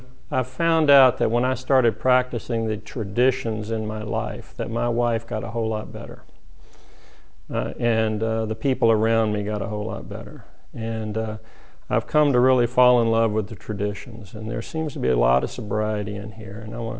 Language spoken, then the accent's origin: English; East Point, Georgia, United States; But I was born in Georgia Baptist Hospital in 1955, so coming up on 59 years in November, so. And lived down in East Point for a few years, in fact, till I was about 7 or 8.